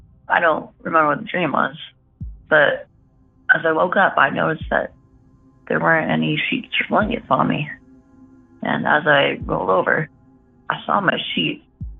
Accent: Utah, United States; I'm from Utah.

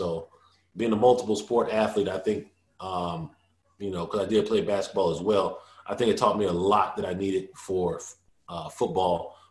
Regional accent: Chicago, Illinois, United States; I'm from Chicago, Illinois.

